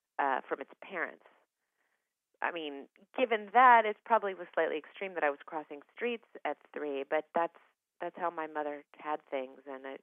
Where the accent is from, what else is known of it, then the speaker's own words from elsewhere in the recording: Eugene, Oregon, United States; I mean, I grew up in Eugene, Oregon, I should say, which is, you know, it was a very sweet place to be a child.